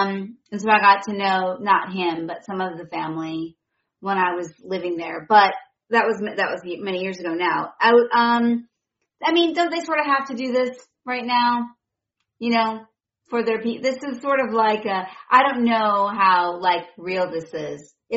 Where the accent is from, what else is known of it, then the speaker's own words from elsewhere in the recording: Chicago, Illinois, United States; Well, you know, I'm from Chicago.